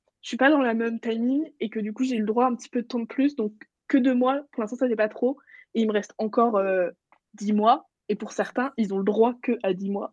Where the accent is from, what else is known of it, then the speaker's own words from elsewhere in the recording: Brittany, France; now in New Zealand; Parce que moi, je viens de Bretagne, de la Bretagne en Nouvelle-Zélande avec la mer, etc.